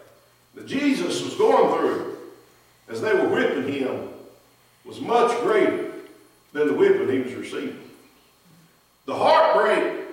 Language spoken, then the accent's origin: English; the South, United States; maybe it's just because I'm from the South.